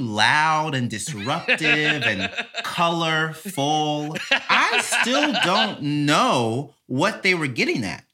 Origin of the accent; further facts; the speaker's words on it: Mississippi, United States; I did. Born and raised in Mississippi. Mm-hmm. I mean, whenever you grow up in Mississippi, you don't hear jokes about it because, like, you're just aware of it.